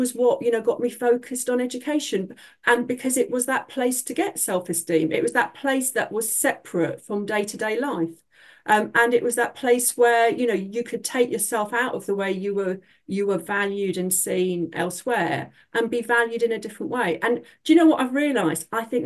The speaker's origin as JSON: {"language": "English", "town": "Hounslow", "region": "London", "country": "United Kingdom", "tie": "born or raised there", "said": "I'm from a dual heritage background, we'd call it today. So my dad was Pakistani. My mum was Irish. Growing up in Hounslow in West London, particularly in the 1970s, it was tough."}